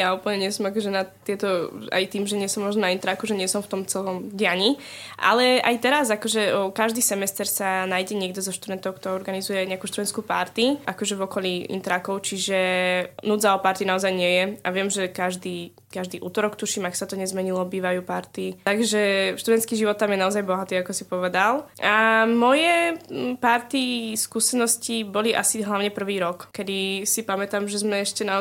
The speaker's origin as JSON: {"language": "Slovak", "region": "Žilina Region", "country": "Slovakia", "lives_now": "Bratislava, Slovakia", "said": "ja som z Oravy a od mala som vždycky chcela byť v Bratislave"}